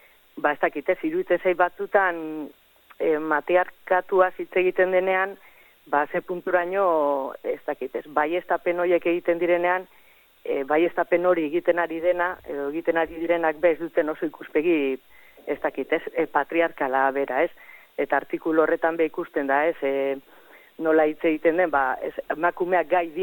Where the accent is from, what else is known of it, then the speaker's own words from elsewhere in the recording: Lekeitio, Basque Country, Spain; justu Lekeitiokoa naiz be bai